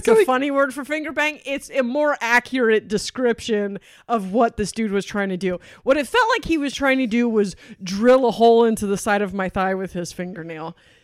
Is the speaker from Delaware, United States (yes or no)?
yes; Delaware, United States; I'm from Delaware. People in Delaware know.